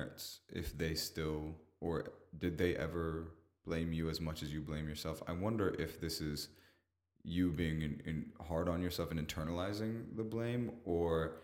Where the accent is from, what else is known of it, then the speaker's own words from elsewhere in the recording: Georgia, United States; I grew up in Georgia.